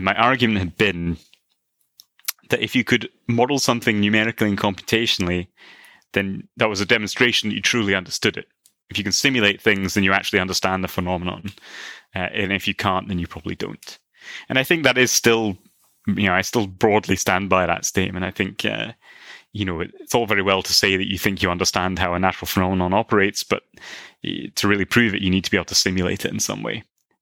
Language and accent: English; Milton Keynes, South East England, United Kingdom; accent: Scottish; also born or lived in London; I was actually born in London and raised in Milton Keynes, so apologies for adopting a somewhat Scottishish accent.